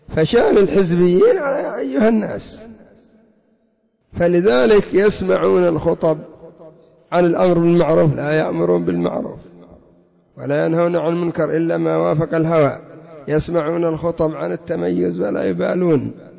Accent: Yemen; كم عندنا في اليمن جامعات

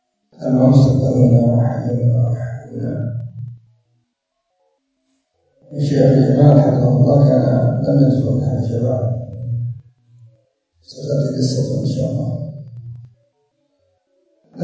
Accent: Yemen; يعني مثلا أنا كيمني ما عندي إقامة دائمة في تنزانيا أو إقامة دائمة في الحبشة

